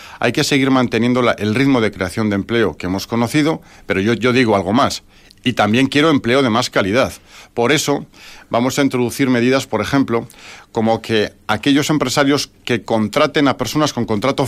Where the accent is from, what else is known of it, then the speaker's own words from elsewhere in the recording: Vitoria, Basque Country, Spain; yo lo veo como vitoriano, lo veo aquí desde mi tierra.